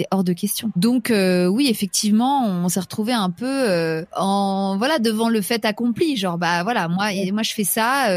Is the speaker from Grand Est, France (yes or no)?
no; Paris, Île-de-France, France; Et pourtant, comme tu dis, je suis parisienne et donc j'avais déjà la pratique des loyers parisiens